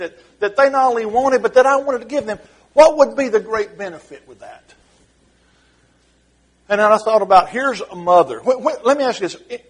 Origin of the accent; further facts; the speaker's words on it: Ball Knob, Arkansas, United States; You know, I'm from Ball Knob, Arkansas.